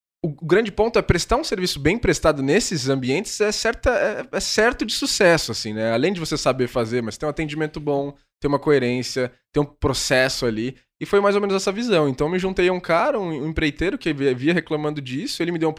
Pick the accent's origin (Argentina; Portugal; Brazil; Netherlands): Brazil; São Paulo; Cara, eu sou do ABC Paulista.